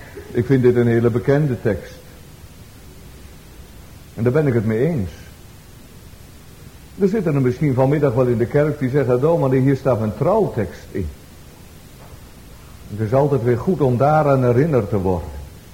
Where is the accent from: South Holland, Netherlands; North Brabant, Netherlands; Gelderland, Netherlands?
Gelderland, Netherlands; Elburg; Zoals mijn moeder daar vroeger in Elburg zong. In dat souterrain van de woning aan de Vispoortstraat waar ik opgroeide.